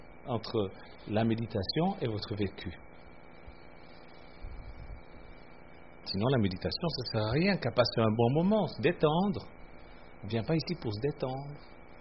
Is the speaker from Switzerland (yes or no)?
yes; Switzerland; Vous savez que chez nous, en Suisse, ce que vous appelez la lingerie, nous, ça s'appelle la chambre à lessive.